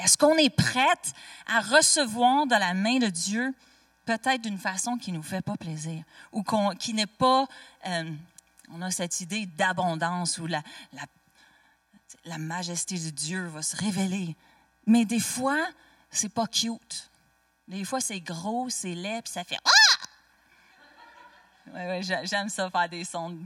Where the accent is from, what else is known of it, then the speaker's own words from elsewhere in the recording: Saint-Hyacinthe, Quebec, Canada; C'est parce que je suis de Saint-Hyacinthe que je me permets.